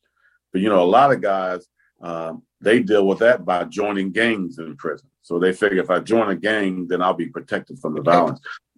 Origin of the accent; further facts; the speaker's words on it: Columbia, Maryland, United States; say I grew up in Columbia.